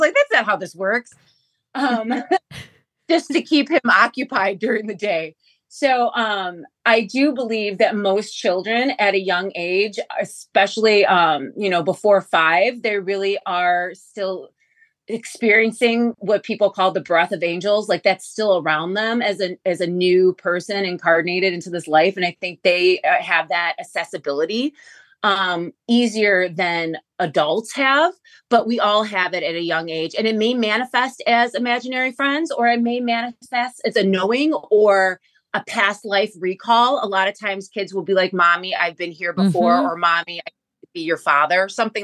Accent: Illinois, United States; So growing up, we are from the Chicagoland area.

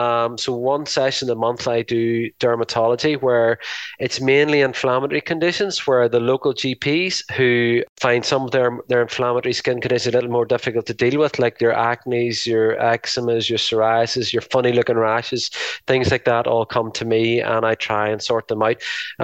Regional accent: Bellaghy, Northern Ireland, United Kingdom; Ballaghy, which is the town where I grew up in as a child. So I'm the GP of the last 25 years or so in my hometown

